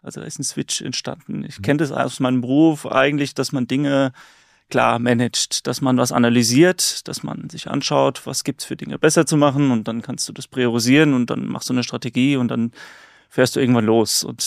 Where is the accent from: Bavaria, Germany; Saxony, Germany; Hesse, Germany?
Hesse, Germany; ich komme aus dem Rhein-Main-Gebiet